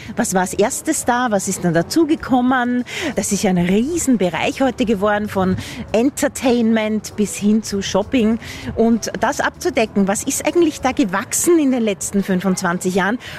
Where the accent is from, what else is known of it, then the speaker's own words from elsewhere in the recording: Parndorf, Burgenland, Austria; Ich wohne daneben, ich selbst bin aus Parndorf, bin mit dem Ding hier aufgewachsen